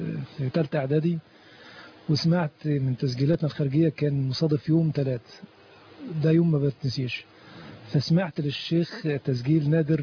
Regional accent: Gharbia, Egypt; كان دول اعلى اثنين مكرمين في المنطقة مشهورين عندنا في الغربية يعني

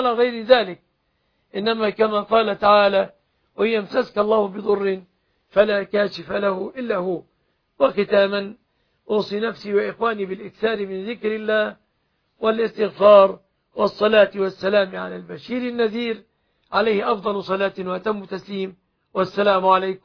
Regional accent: Egypt; بلادنا مصر

